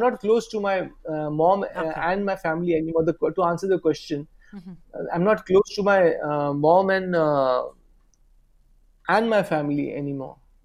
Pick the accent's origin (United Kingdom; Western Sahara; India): India; Mumbai, Maharashtra; I'm from Bombay.